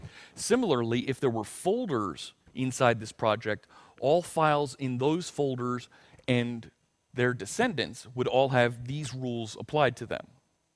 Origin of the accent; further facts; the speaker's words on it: Philadelphia, Pennsylvania, United States; I'm from Philly. You're not allowed to boo me, okay? We know about boo birds in Philly, let me tell you.